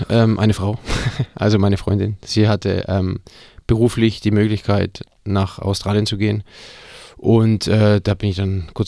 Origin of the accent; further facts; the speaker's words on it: Bavaria, Germany; born there; ich als geborener Franke mache natürlich ein fränkisches Restaurant